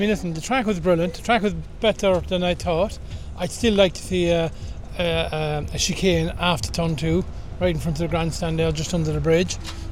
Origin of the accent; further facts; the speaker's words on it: Ireland; I'm still an Irishman at the end of the day.